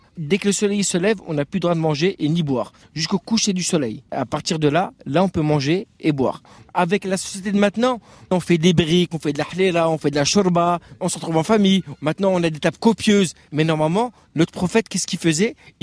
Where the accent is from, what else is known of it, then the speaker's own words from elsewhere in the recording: France; born there; C'est mes grands-parents qui ont migré ici. Je suis né en France, mes parents sont nés en France. Je suis français comme tout le monde.